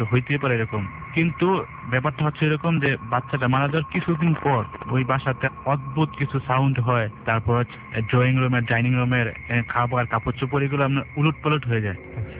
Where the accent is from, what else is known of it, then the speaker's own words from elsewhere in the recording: Comilla, Chittagong Division, Bangladesh; now in Dhaka, Bangladesh; কুমিল্লা থেকে এসেছি আর আমি ধানমন্ডিতে থাকি